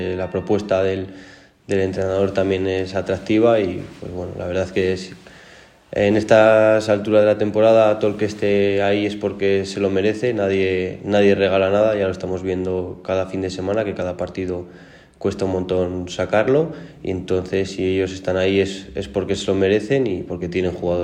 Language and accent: Spanish; Logroño, La Rioja, Spain; now in Monfarracinos, Spain; yo vivo con Fermín, que somos los dos de Logroño y vivimos en Monferracinos